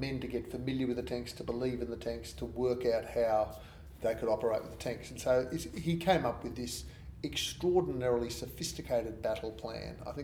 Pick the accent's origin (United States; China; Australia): Australia; You know, we are living in Australia. We're Australian people. We're beneath the Southern Cross.